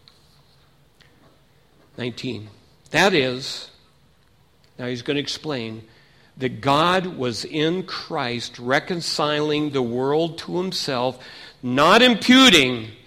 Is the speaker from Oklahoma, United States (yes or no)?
no; Seattle, Washington, United States; I was raised in Seattle